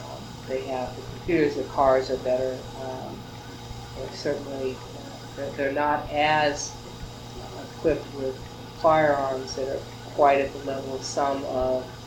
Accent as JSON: {"language": "English", "town": "Worthington", "region": "Ohio", "country": "United States", "tie": "born or raised there", "said": "When I grew up in Worthington, Ohio, in our police force, we knew every officer's name."}